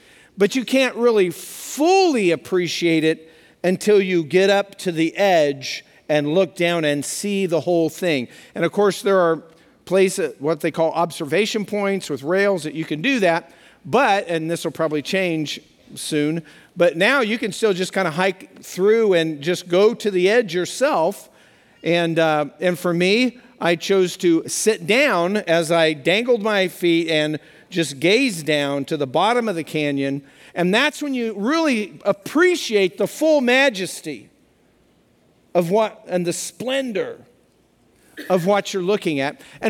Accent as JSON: {"language": "English", "region": "Colorado", "country": "United States", "said": "I'm from Colorado, but on the eastern side"}